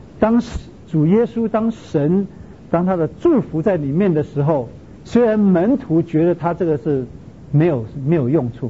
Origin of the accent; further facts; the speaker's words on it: China; 我们中国人问说你是哪一间教会的